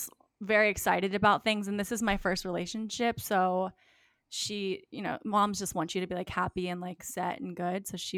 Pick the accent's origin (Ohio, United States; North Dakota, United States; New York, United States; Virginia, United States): Virginia, United States; Virginia Beach; He loves Virginia too, and I'm from Virginia Beach, so that's like my hometown.